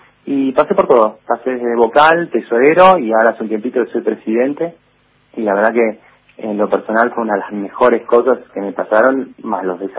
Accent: Buenos Aires, Argentina; moved away as an adult; now in Bariloche, Argentina; yo en la cooperativa entré en el 2005, cuando llegué a Bariloche, yo era de Buenos Aires, de capital. Me vine para acá, como muchos, porque queremos cambiar o no nos gustaba la forma de vida de la gran ciudad

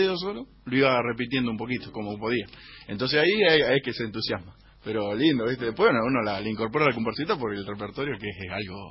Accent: Berisso, Buenos Aires Province, Argentina; Soy de Berisso, sí. Sí, sí. Nacido y criado ahí, vivo.

